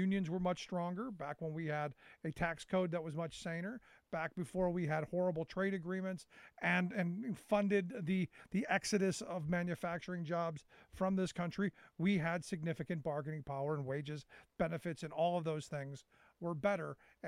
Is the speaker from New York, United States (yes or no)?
no; Cleveland, Ohio, United States; And I watched it happen growing up in Cleveland. Cleveland was an industrial powerhouse, and it was stripped of its economic might